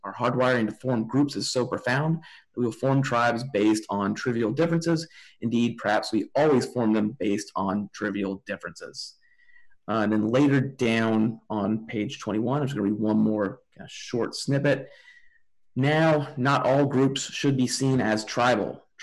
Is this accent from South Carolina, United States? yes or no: yes; South Carolina, United States; Yeah, so I'm from South Carolina, and Lindsey Graham is one of the senators there.